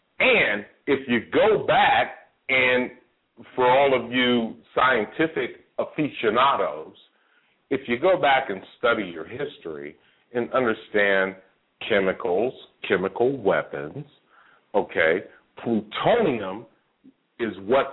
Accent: California, United States; I'm from Northern California.

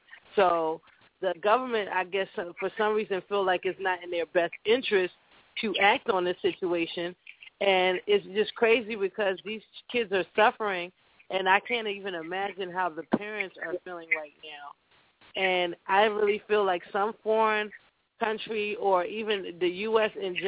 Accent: Nigeria; I'm actually Nigerian, and it just saddens me that this is going on in my country.

